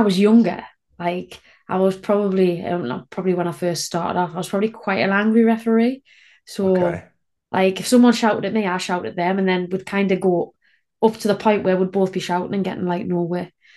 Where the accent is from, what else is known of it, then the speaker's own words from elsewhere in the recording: Northeast, United States; I'm from the Northeast, so I kind of talk a lot.